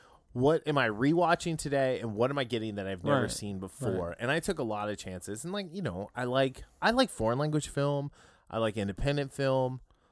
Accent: Cincinnati, Ohio, United States; but I was also kind of hyped because like growing up in Cincinnati, George Lucas followed the Bengals game plan for a season

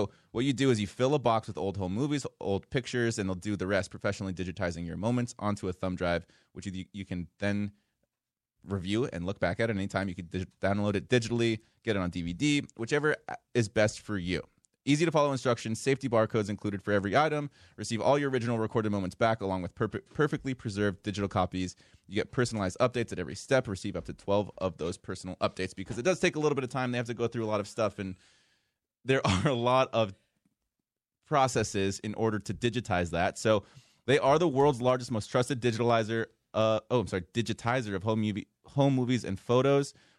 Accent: Colorado, United States; also born or lived in New Brunswick, New Jersey; now in Los Angeles, United States; Well, I've lived in L.A. for 4 years, but I grew up in Colorado.

